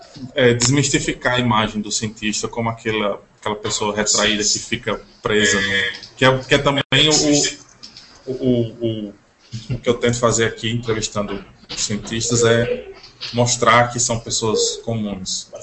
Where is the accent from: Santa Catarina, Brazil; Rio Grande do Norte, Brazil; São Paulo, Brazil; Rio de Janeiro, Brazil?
Rio Grande do Norte, Brazil; Natal; nascido e criado em Natal, Rio Grande do Norte